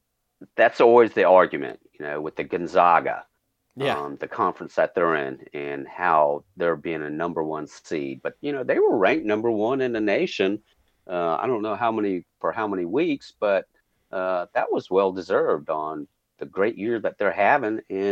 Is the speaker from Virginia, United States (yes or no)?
yes; Virginia, United States; And probably the teeter-totter lean my way just because, you know, I'm from Virginia.